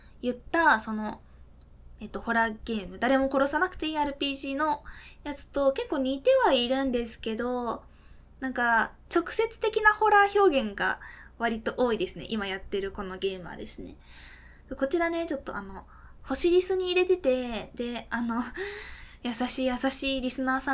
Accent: Fukuoka, Japan; 一応、福岡県に住んでますっていうか、まあ、出身です。

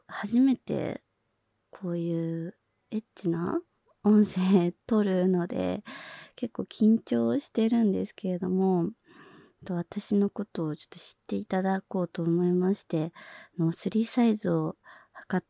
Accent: Saitama, Japan; 出身地は埼玉で、新人声優です。

